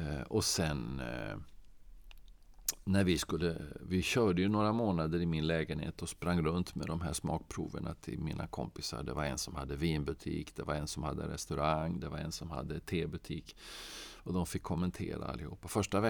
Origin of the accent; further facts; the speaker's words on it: Norrköping, Östergötland, Sweden; also born or lived in Lund / Brussels; bott i Skåne, det hörs inte nu. Men jag har dels pluggat i Lund och blev väldigt förtjust i Skåne. Jag är egentligen från Norrköping. Och sen hade vi bott i Bryssel, och mina barn skulle börja skolan, och så slutet på 90-talet så flyttade vi till Skåne.